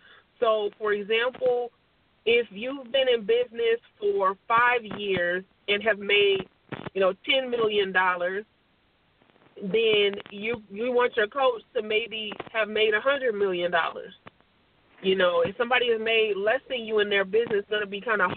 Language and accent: English; Compton, California, United States; Yeah. I'm from Compton, California, and that's always interesting to people because, you know